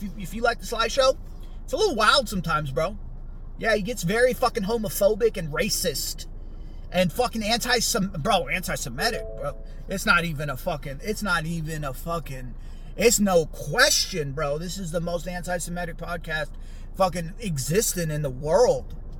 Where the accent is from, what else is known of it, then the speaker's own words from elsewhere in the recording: California, United States; I know, bro, I'm from the Bay Area. I see people everywhere.